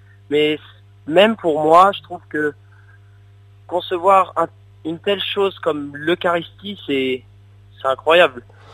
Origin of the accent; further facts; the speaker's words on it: Grand Est, France; J'ai 15 ans et je viens de Haute-Marne, à côté de Chaumont.